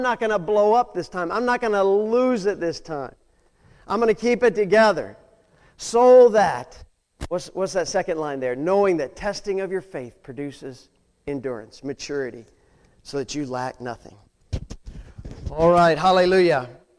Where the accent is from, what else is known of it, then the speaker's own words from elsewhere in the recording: United States; Now listen, I'm a patriot. I'm an American. I'm a veteran.